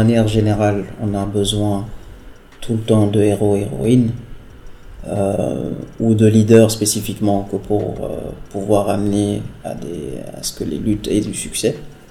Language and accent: French; Guinea; moi je suis Africain de Guinée-Conakry